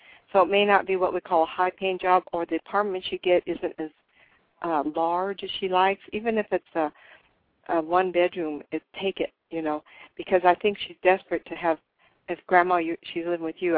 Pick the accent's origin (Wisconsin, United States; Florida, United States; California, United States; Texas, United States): California, United States; Sacramento; Bonnie and I were raised in Sacramento area. And then as adults, we kind of went our own way, and I still stayed there.